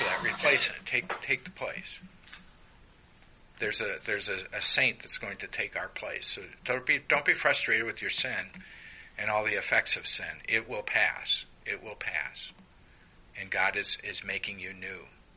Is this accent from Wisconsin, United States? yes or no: yes; Milwaukee, Wisconsin, United States; And so when I was growing up in Milwaukee with all my Catholic friends